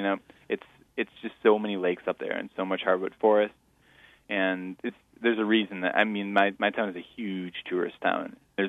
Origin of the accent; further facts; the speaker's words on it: Conover, Wisconsin, United States; My hometown is, well, I actually, Conover is the street address, but I kind of live between three small towns up there.